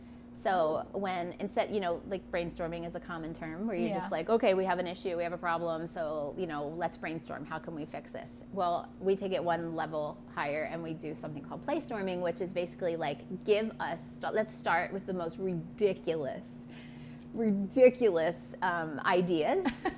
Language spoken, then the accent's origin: English; Florida, United States; And then when I grew up in Florida, spent most of my childhood in Florida and I had fruit trees.